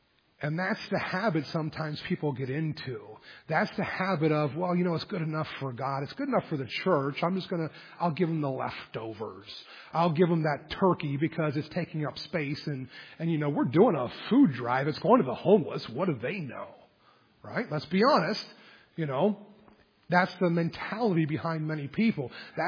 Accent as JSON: {"language": "English", "town": "Harrisburg", "country": "United States", "tie": "born or raised there", "said": "I remember our church back that I grew up in Harrisburg"}